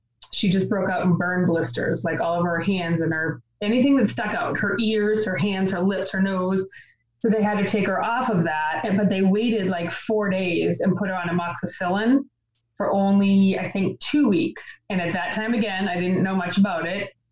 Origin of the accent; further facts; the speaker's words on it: Massachusetts, United States; I'm from Massachusetts.